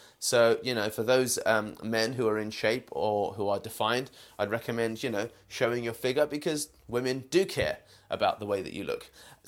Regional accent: United Kingdom; I am a British Indian male, that's obvious

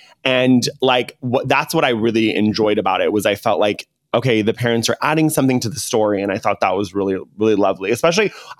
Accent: Los Angeles, California, United States; I'm like from California, grew up in LA, and like, I was still taking notes.

